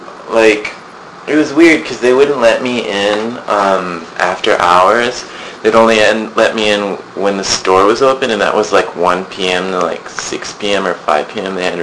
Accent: Tokyo, Japan; I grew up in Japan, and I grew up in Tokyo for many years

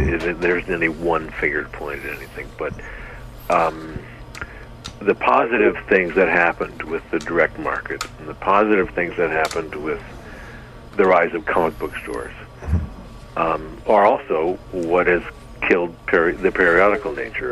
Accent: Seattle, Washington, United States; Or for me, I grew up in Seattle, but it was a drugstore that was on the way home from school, right?

